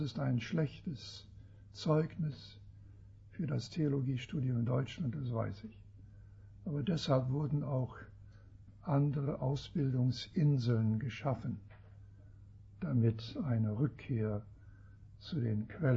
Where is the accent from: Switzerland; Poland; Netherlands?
Switzerland; Esch; Ich komme aus der Schweiz, aus Esch, südlich von Basel.